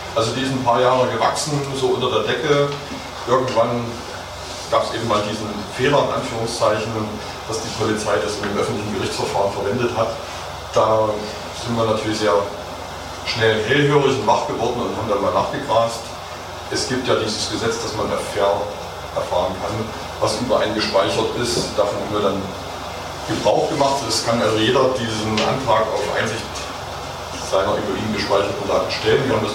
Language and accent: German; Dresden, Saxony, Germany; ich bin Dresdner